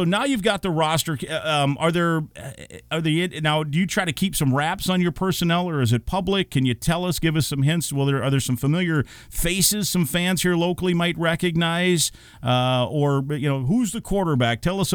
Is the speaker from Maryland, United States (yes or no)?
no; Iowa, United States; So I know a lot of people know I grew up in Iowa